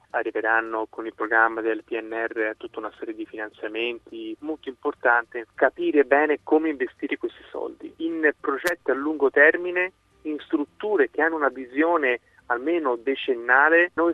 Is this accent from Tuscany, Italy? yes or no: yes; Tuscany, Italy; Io sono toscano